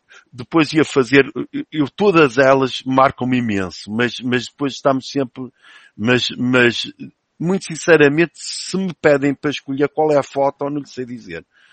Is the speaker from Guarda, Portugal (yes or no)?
yes; Figueira de Castelo Rodrigo, Guarda, Portugal; born there; lembro-me quando fui a Figueira Castelo Rodrigo fotografar, na terra onde nasci